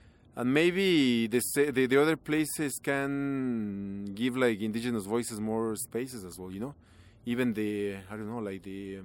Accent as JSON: {"language": "English", "country": "Mexico", "said": "I'm from Mexico, but … you know. And I am an indigenous tattoo artist and body piercer from Mexico."}